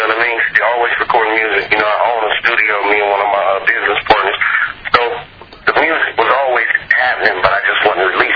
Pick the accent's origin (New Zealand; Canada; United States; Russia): United States; West Coast; seeing I was from the West Coast and that was an East Coast label.